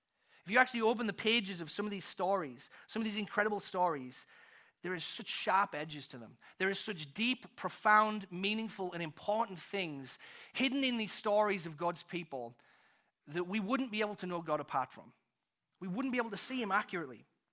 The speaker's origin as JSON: {"language": "English", "region": "England", "country": "United Kingdom", "tie": "born or raised there", "said": "when I was a kid growing up in England, I think I was somewhere around 12 or 13"}